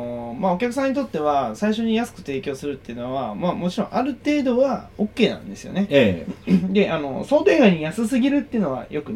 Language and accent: Japanese; Shirone, Niigata, Japan; もう僕の生まれ育った新潟県白根市は軽く救えますね